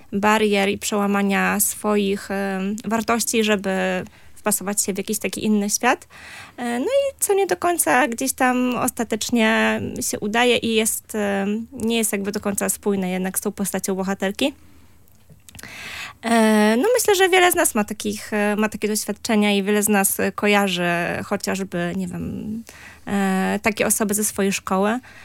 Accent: Gdańsk, Pomeranian Voivodeship, Poland; bo ja pochodzę z Gdańska i jakby tutaj się uczyłam

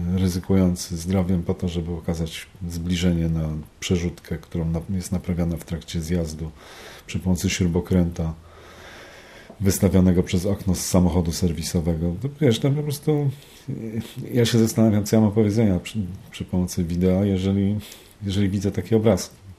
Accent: Bydgoszcz, Kuyavian-Pomeranian Voivodeship, Poland; Wychowałem się w Bydgoszczy. Wakacje spędzałem w Toruniu, w rodzinie babci. I tam się musiałem bić o Bydgoszcz, później wracałem do Bydgoszczy, tam się musiałem bić o Toruń.

